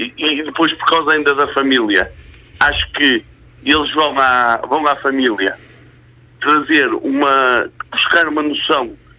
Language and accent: Portuguese; Porto, Portugal; eu sou do Porto.